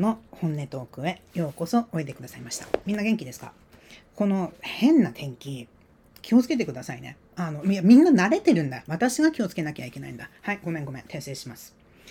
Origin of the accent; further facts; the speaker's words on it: Hokkaido, Japan; 確かに私は北海道育ちだから味噌ラーメンにうるさいんですよ。